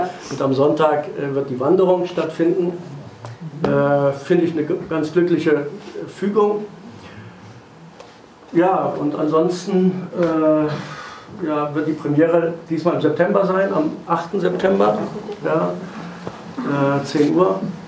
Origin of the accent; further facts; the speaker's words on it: East Germany, Germany; Wir sind da sehr stark mit der sowjetischen, russischen Kultur aufgewachsen hier im Osten.